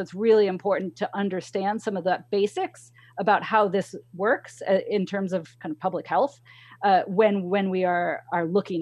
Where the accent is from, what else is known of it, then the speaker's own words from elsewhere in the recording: New York, United States; also born or lived in California; I was born in California and then lived in New York as a teenager.